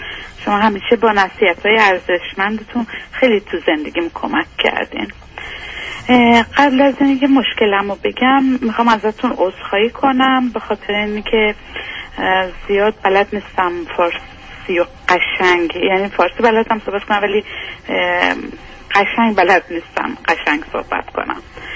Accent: Iran; now in Sweden; تمام همکارای من سوئدی هستن به جز خود من که از ایران میام.

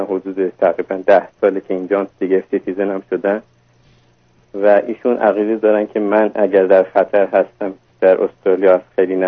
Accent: Iran; now in Australia; خودم بزرگ شده ایرانم

